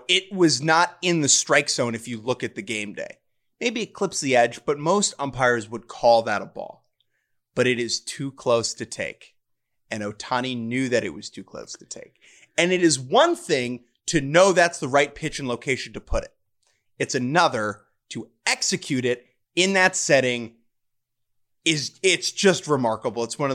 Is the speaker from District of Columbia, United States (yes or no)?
no; New York, United States; which, to be clear, as a New Yorker, doesn't run down the middle of New York